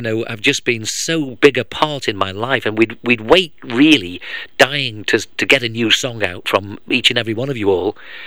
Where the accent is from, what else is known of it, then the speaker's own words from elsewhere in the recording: England, United Kingdom; I grew up a time in England where, you know, when discos were sort of in their infancy